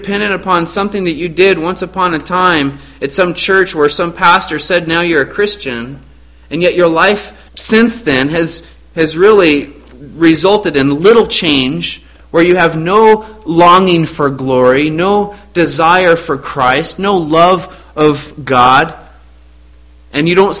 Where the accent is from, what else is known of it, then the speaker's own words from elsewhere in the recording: Arizona, United States; I remember growing up in Arizona, taking our four-wheel drive truck off-road